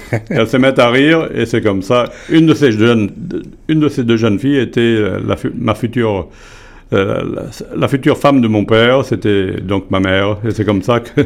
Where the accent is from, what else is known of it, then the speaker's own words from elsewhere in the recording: Marseille, Provence-Alpes-Côte d'Azur, France; je viens de Marseille, dans le sud de la France. Ma mère était marseillaise, mais mon père était de Strasbourg.